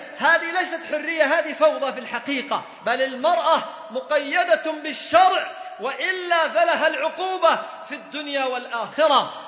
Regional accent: Yemen; وإن كان عندنا في اليمن وبعض الدول لا بأس الحجاب فيه أهون

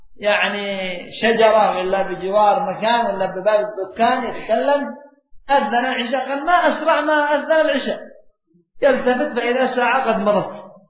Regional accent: Yemen; أما عندنا في اليمن ما شاء الله بعضهم جالس على كرتون في الشارع للبرد والريح ومخزن

